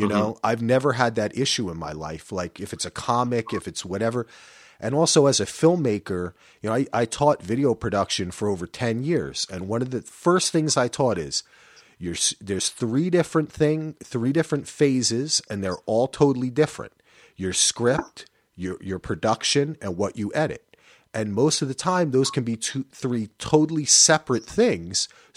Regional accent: New Jersey, United States; And I am from New Jersey like him, so I can make fun of him.

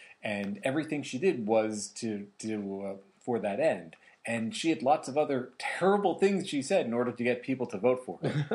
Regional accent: New Jersey, United States; Yeah, maybe because I'm from North Jersey, but I don't think of it that hard of a name.

